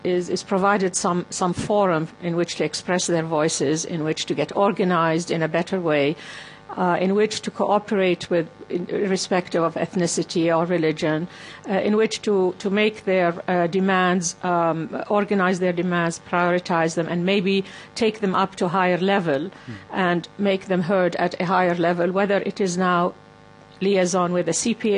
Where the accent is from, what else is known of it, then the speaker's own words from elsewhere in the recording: Mosul, Nineveh, Iraq; also born or lived in Baghdad; We are from Mosul, from the north, but my father moved to Baghdad, moved the family. He was a lawyer. And up until 1991, they lived in Baghdad.